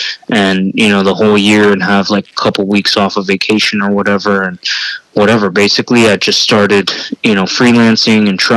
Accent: Miami, Florida, United States; It's almost like, okay, you know, I'm from Miami, from Florida. The orange is synonymous with, you know, our city and our state

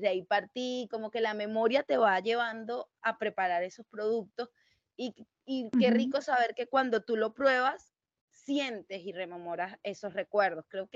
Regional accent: Puerto La Cruz, Anzoátegui, Venezuela; also born or lived in Bolívar; de donde nosotros somos, de Puerto La Cruz, pero nosotros vivimos en el estado Bolívar mucho tiempo

